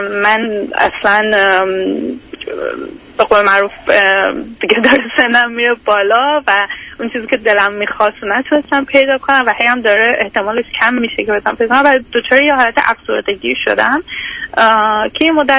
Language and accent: Persian; Iran; moved away as an adult; now in Canada; بعد از لیسانس هم که از ایران اومدم بیرون، فوق لیسانس هم و خارج از ایران خوندم، الان هم کانادا هستم به همراه خانوادم.